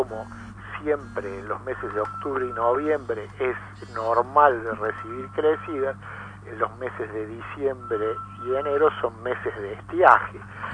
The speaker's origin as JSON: {"language": "Spanish", "town": "Río Cuarto", "region": "Córdoba", "country": "Argentina", "said": "Ah, del sur, de Río Cuarto."}